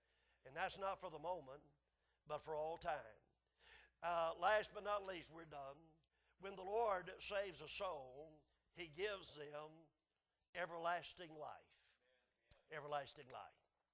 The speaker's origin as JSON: {"language": "English", "country": "United States", "said": "And I'm an American, buddy. I'm a flag-toting, flag-waving American."}